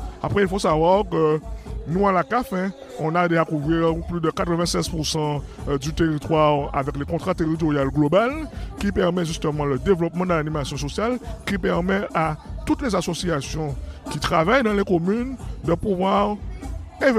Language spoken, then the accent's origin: French; Guadeloupe, France; Quand on est Guadeloupéen, on aime la Guadeloupe.